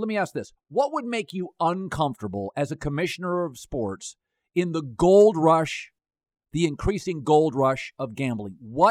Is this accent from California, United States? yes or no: no; Las Vegas, Nevada, United States; So I grew up in Vegas, so I'm comfortable mm-hmm. with it.